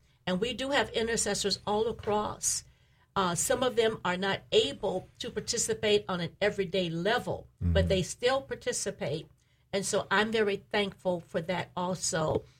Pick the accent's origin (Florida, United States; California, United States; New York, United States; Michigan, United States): Florida, United States; Fort Pierce; growing up in Fort Pierce and my father being a farming contractor, taking us up to Maryland and Virginia to work in the fields.